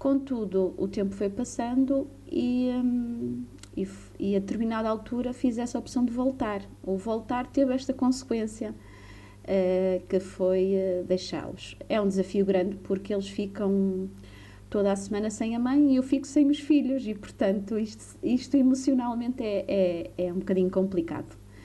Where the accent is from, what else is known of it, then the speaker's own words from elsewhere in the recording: Santa Maria da Feira, Aveiro, Portugal; sou de Santa Maria da Feira, tenho 43 anos e neste momento sou professora do primeiro ciclo nas Caldas da Rainha.